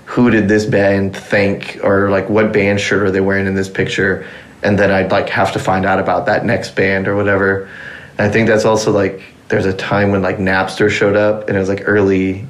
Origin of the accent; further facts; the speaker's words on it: Dallas, Texas, United States; Born and raised in North Texas, like that's where they immigrated from Iran to, and grew up in Dallas